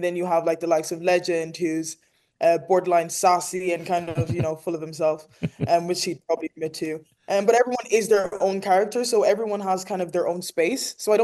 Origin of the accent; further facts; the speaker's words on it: Enniscorthy, County Wexford, Ireland; Like for a small place, because I'm from Enniscorthy in Wexford, which is even smaller.